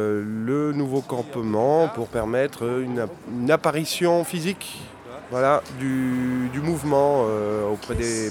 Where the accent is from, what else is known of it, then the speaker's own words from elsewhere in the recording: Grenoble, Auvergne-Rhône-Alpes, France; Je suis grenoblois d'origine